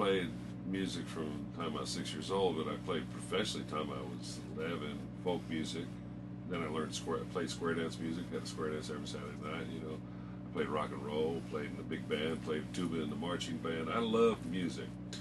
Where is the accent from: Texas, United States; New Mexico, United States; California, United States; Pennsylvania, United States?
Pennsylvania, United States; Hell, I'm from Pennsylvania originally